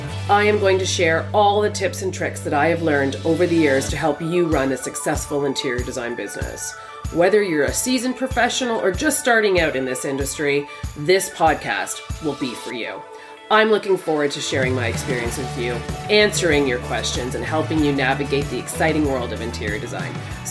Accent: Canada; And I'm a Canadian.

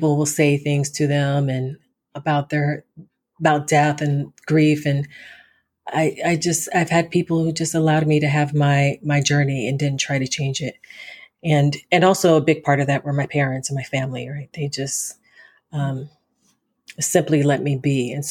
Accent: Arizona, United States; so when I grew up in Arizona, so predominantly white state, right? Even though I grew up in a military town, my parents were military

